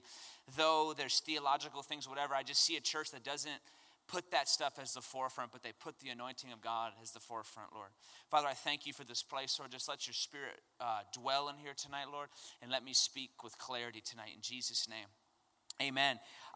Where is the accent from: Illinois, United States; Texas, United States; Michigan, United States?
Michigan, United States; Midland; I'm originally from Michigan.